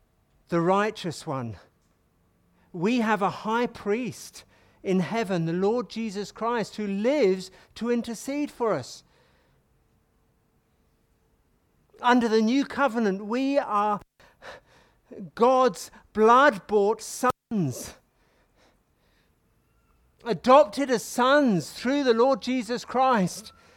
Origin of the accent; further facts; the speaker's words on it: England, United Kingdom; I grew up in England where children were taught the Lord's Prayer